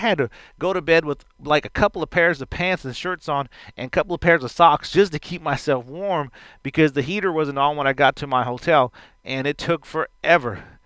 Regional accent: Houston, Texas, United States; And I come from Texas, from Houston, one of the number one hottest city in the U.S. because of the humidity.

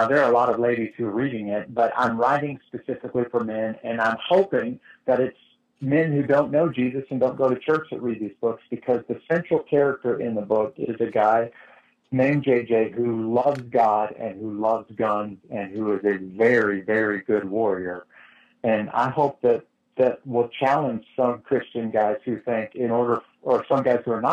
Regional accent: United States; Like everybody else, as a American citizen, I want to say thank you for their willingness to continue to fight this war 11 years into it

